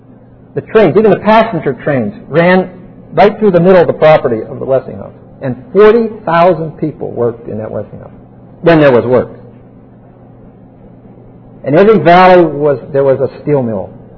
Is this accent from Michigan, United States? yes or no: no; East Pittsburgh, Pennsylvania, United States; Pittsburgh was a steel town when I grew up. I grew up in the Depression, and it was a blue-collar place. I lived in a little town called East Pittsburgh, and the town borough was only 5,000.